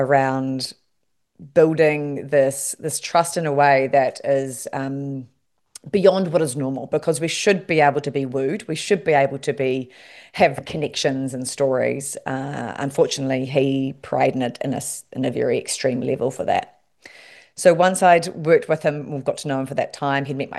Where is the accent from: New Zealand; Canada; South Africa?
New Zealand; while I'm Kiwi